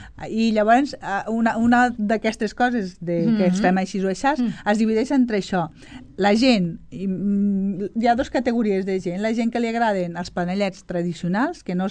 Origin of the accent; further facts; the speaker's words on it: Guimerà, Catalonia, Spain; El meu poble, Guimarà, les dones deien que els panellets no es toquetegen i no s'amassen